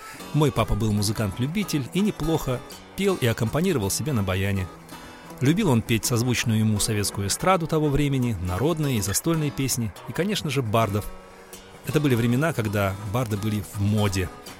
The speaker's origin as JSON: {"language": "Russian", "region": "Siberia", "country": "Russia", "tie": "born there", "also_born_or_lived": "Tomsk", "said": "Родился в Сибири, долгое время прожил в городе Томске."}